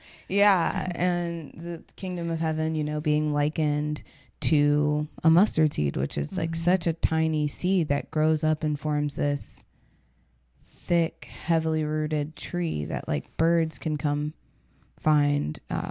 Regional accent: Ohio, United States; Like, we're from Ohio, and there's like, our hometown has a Johnny Appleseed plaque.

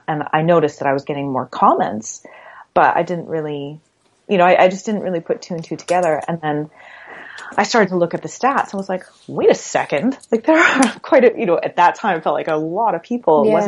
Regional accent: Canada; so I'm from Canada originally

